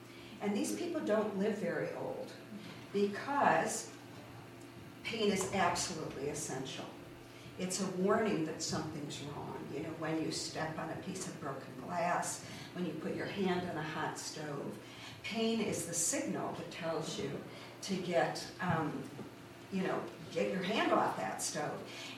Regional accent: San Francisco, California, United States; now in Rochester, United States; First of all, I'm from San Francisco, but my home is on Chalet Hill. Nice. I've been in the village for about a year and a half.

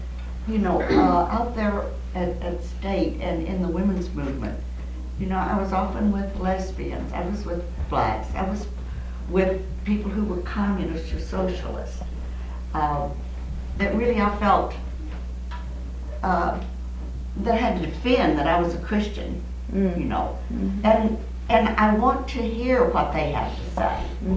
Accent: England, United Kingdom; I'm English

